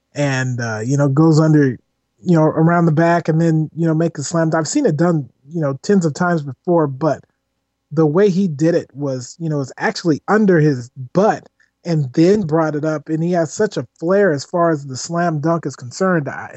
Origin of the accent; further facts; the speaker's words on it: Pacific Northwest, United States; We're both from the Pacific Northwest and we can't remember the slam dunk champion's name.